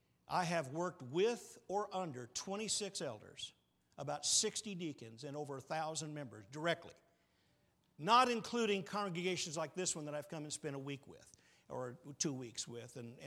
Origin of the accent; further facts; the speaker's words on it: Phoenix, Arizona, United States; I grew up in Phoenix. And I grew up in a congregation of about 350 people.